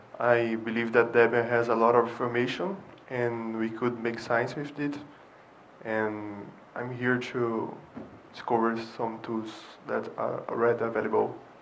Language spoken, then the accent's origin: English; Brazil; I'm from Brazil.